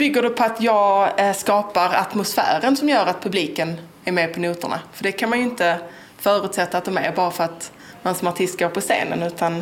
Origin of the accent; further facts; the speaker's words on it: Mälarhusen, Skåne, Sweden; Jag är uppvuxen vid Mälarhusen ungefär, några kilometer därifrån.